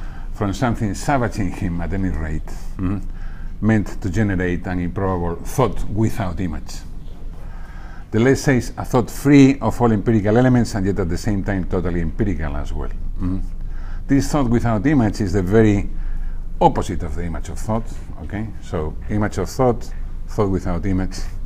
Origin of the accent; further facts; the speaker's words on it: Texas, United States; I don't know, I come from Texas